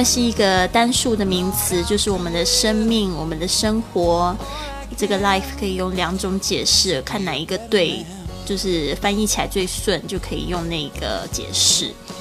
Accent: Taiwan; accent: Taiwanese; 然后还故意学我的这个台湾腔。

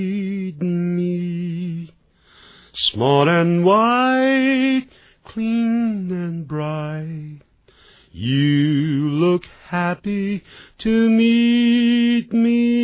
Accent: Guangxi, China; 在广西啊，我们在广西南宁的附近这样子

